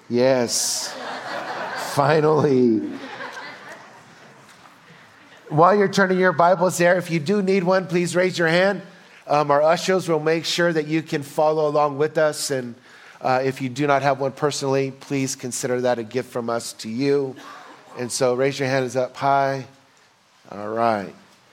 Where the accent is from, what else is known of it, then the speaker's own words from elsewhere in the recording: Texas, United States; the flooding that is taking place in Texas, my home country.